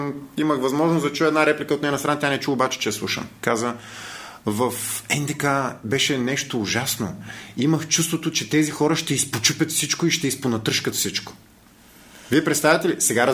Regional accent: Varna, Varna Province, Bulgaria; аз съм от Варна, живея във Варна

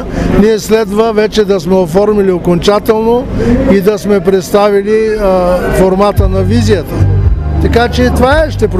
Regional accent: Velingrad, Pazardzhik Province, Bulgaria; стартира в моя изборен район, и то от родния ми град Велинград

